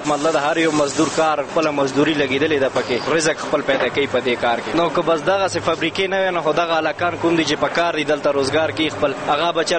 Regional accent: Paktia, Afghanistan; زه د پکتیا ولایت يم استاد يم.

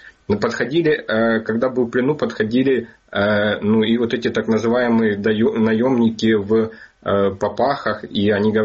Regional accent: Ukraine; я горжусь тем, что я украинец

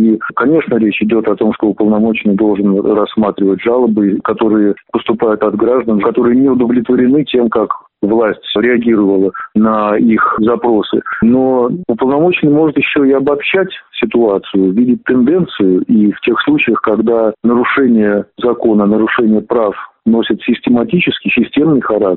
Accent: Saint Petersburg, Russia; also born or lived in Vienna; я рад, что появилась возможность вернуться в родной город и поработать для Петербурга и для петербуржцев.

